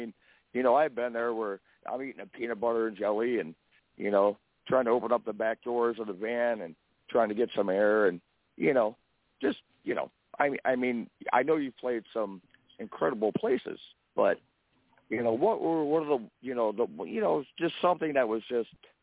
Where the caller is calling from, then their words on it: Clearwater, Florida, United States; from Clearwater, Florida.